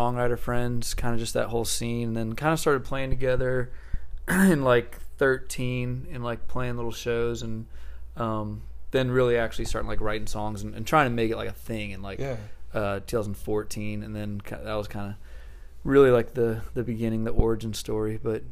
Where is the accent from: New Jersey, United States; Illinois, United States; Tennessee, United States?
Tennessee, United States; I've been in band since I grew up outside Nashville. So I played music my whole life.